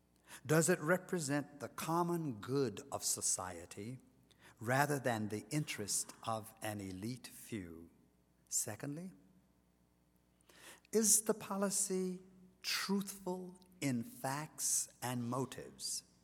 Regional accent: North Carolina, United States; people have immediately discerned that I'm from North Carolina and been a Democrat all my life

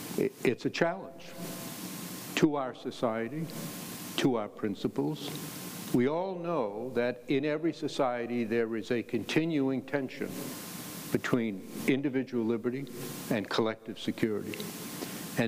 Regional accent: Maine, United States; I feel personally about this because I grew up in Maine.

